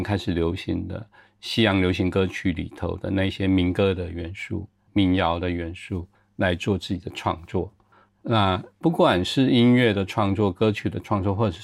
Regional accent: Taiwan; 你可以说台湾在我小的时候也刚刚开始改革开放吧，你也可以这么讲。比方说我十几岁的时候开始有电视机

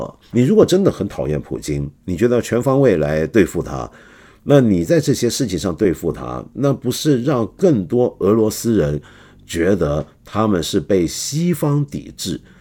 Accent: China; 我就说我们作为中国人要很关心

